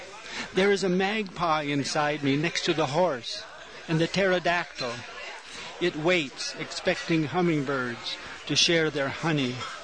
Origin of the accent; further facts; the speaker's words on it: Washington, United States; born there; So, I was born in the Northwest, on Puget Sound area, so I do have some of that in my bloodstream.